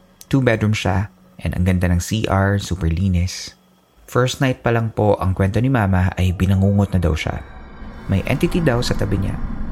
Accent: Sorsogon City, Bicol Region, Philippines; Taga Sorsogon City po ako, and here's my story.

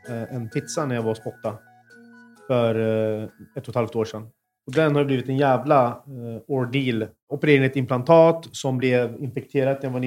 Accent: Norrköping, Östergötland, Sweden; I min hemstad då.

